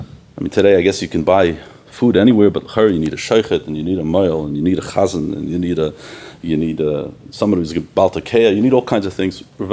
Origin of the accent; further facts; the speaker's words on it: Queens, New York, United States; I grew up in Queens. I was a modern kid in Queens, New York.